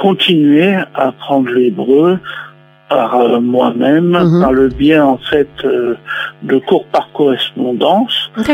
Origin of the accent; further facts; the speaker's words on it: Lyon, Auvergne-Rhône-Alpes, France; born there; Oui, eh bien, je suis né à Lyon en 1967. J'ai résidé donc dans la capitale des Gaules pendant 30 ans.